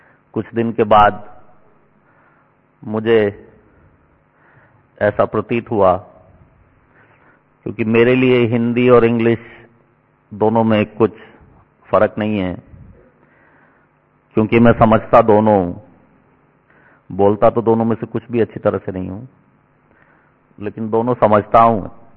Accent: Delhi, India; now in Vancouver, Canada; मैं दिल्ली का रहने वाला हूं। पिछले 26 साल से वैंकूवर कनाडा में रहता हूं।

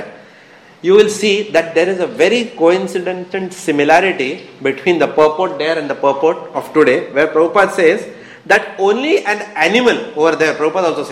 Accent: Mumbai, Maharashtra, India; English is a second language; in the local train, no, in Bombay, I come from Bombay.

